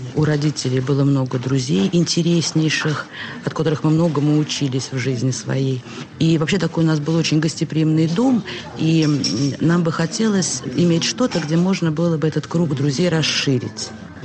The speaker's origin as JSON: {"language": "Russian", "region": "Saint Petersburg", "country": "Russia", "tie": "born or raised there", "said": "Во-первых, мы все коренные ленинградцы, очень город любим свой."}